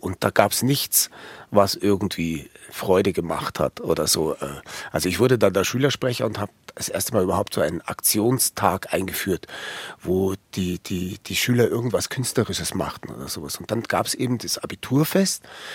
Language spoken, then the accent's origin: German; England, United Kingdom; now in Germany; also ich musste ja nicht zur Bundeswehr als Engländer, ich war ja ein Ausländer, quasi ein Papierausländer